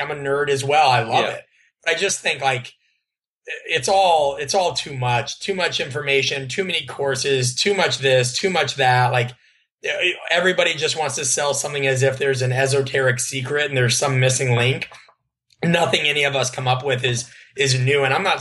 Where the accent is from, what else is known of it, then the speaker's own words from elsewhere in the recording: Omaha, Nebraska, United States; I'm from Omaha, Nebraska. I'm from Omaha, Nebraska. I'm about as simple as it gets.